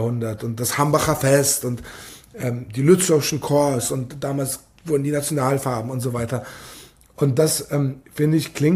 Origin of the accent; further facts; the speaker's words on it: West Germany, Germany; ich bin kein Ostdeutscher, ich bin in Westdeutschland aufgewachsen, aber habe zumindest tatsächlich diese Vergangenheit oder diese Wurzeln als Pole, die mich natürlich sowohl nach Ostdeutschland als auch nach Polen geführt haben.